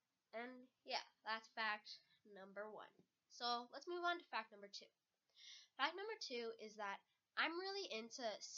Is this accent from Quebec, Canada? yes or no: no; Guelph, Ontario, Canada; I'm actually half Korean. I'm partly Scottish and I'm Canadian as well. The reason why my parents moved here was because they thought it was going to be a better economy, like it was. So they started off, they moved to Toronto, and then they ended up moving to Guelph.